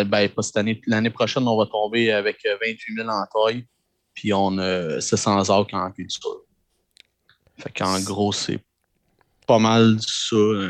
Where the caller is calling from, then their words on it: Saint-Louis-de-Gonzague, Quebec, Canada; Ben, moi, je suis à Saint-Louis-de-Gonzague.